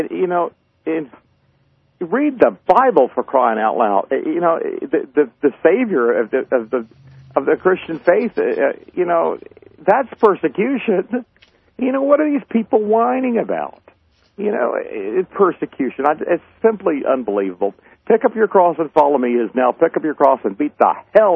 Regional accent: United States; As an American, I take it personally

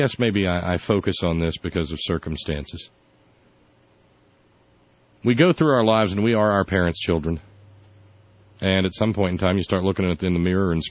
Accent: the South, United States; I can't speak for what it's like growing up in the Midwest or out on the West Coast or up East. I grew up down South. And, man, we had the patriotism hammered into us at an early age.

